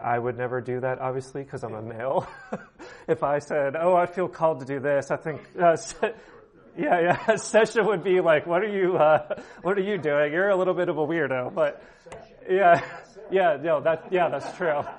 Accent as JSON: {"language": "English", "country": "United States", "tie": "born or raised there", "said": "I heard similar growing up in the United States."}